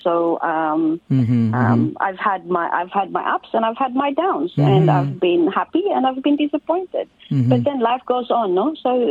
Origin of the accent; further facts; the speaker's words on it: Cebu, Central Visayas, Philippines; moved away; Yon, I come from Cebu, so yep, originally from Cebu. I came here about 31 years ago.